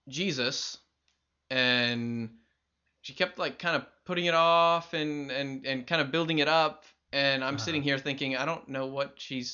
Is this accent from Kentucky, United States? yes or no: yes; Kentucky, United States; I grew up in Northern Kentucky before I moved down to Louisville for university.